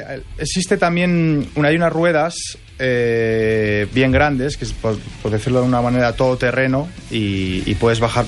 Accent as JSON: {"language": "Spanish", "region": "Basque Country", "country": "Spain", "said": "agroskate es un término que viene de mi tierra, del País Vasco."}